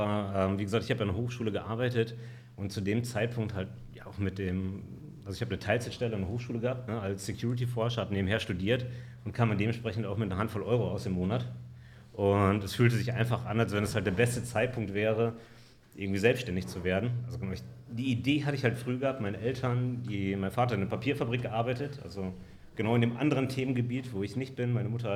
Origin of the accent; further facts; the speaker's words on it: Dinslaken, North Rhine-Westphalia, Germany; born there; Ich komme aus Dienstlaken. Geboren, lebe dort, bin aber in die Stadt reingewachsen, weil ich hier unendlich lang studiert habe.